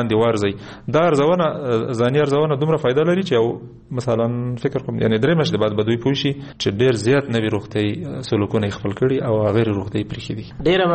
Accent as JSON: {"language": "Pashto", "region": "Kunar", "country": "Afghanistan", "said": "زه د کونړ یم خو د کونړ اصطلاحات نه یي"}